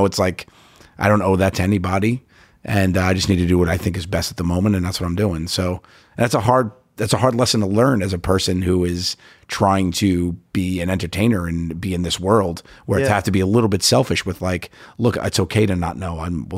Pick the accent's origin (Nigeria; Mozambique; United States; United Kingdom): United States; New York; I grew up in New York. I know I love that brand.